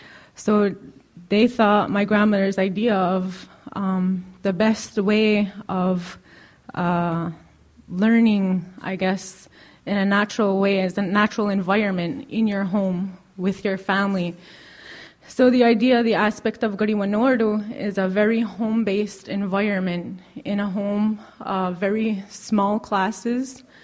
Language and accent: English; Kahnawake, Quebec, Canada; I am from Ganawage, Mohawk. my clan is Bear Clan